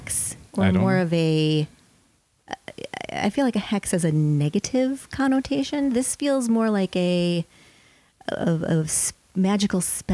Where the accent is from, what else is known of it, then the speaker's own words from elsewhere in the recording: Minnesota, United States; So we're both from Minnesota.